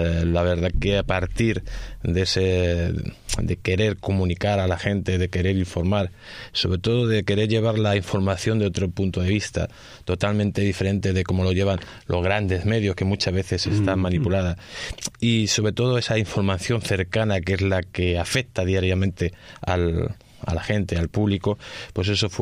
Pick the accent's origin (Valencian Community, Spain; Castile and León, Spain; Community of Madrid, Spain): Community of Madrid, Spain; Madrid; born there; yo nací en Madrid.